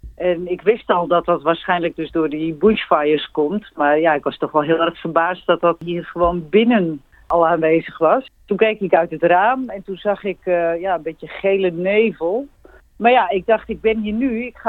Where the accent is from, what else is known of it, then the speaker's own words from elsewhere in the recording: Friesland, Netherlands; Ik kom uit Friesland, dus dan zijn wij zeer bekend met mist en met boten.